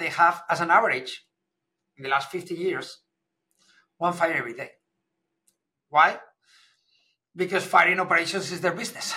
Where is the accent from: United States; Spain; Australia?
Spain; English is a second language; I come from Spain.